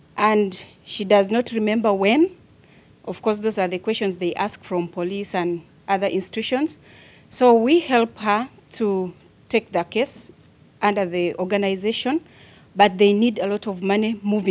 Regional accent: Uganda; English is a second language; I'm from Uganda. I'm a visiting scholar under the Institute of the Study of Human Rights.

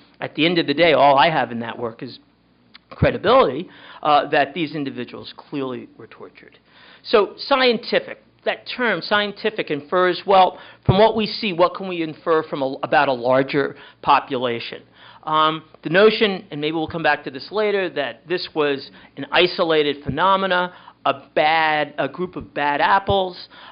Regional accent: United States; awkward being an American physician.

